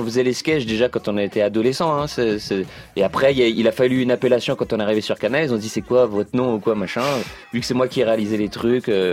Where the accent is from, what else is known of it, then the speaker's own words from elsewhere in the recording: Île-de-France, France; Dans les Yvelines. Voilà, on a grandi dans les Yvelines.